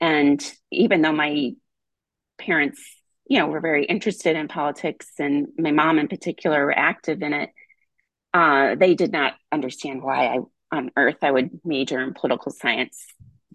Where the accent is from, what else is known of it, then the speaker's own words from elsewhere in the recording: South Bend, Indiana, United States; I grew up in South Bend, Indiana, and that's where the University of Notre Dame is. And it's a smallish town.